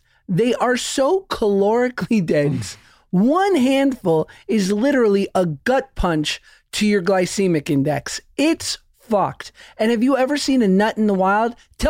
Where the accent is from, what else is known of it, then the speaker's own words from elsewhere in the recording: United States; Of course I have. I'm an American.